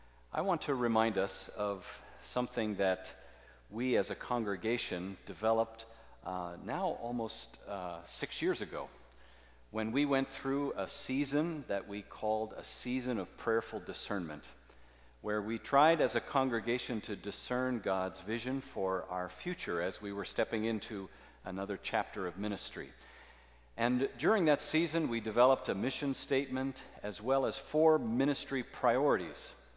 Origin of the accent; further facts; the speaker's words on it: Canada; As a Canadian, I thought, that feels a little bit manipulative.